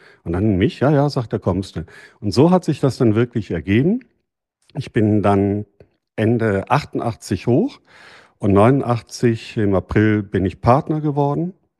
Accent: Leverkusen, North Rhine-Westphalia, Germany; born there; now in Fürth, Germany; ich habe in Leverkusen ich bin geboren in Leverkusen, habe dort

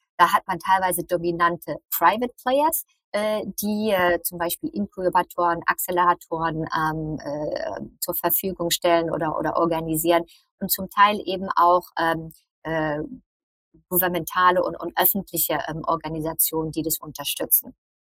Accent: Germany; ich komme halt aus Deutschland

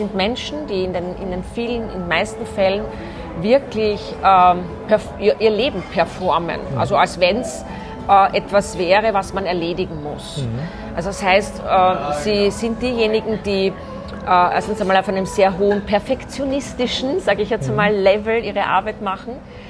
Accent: Austria; Es gibt so Burnout-Prophylaxe-Seminaren bei uns in Österreich für Selbstständige.

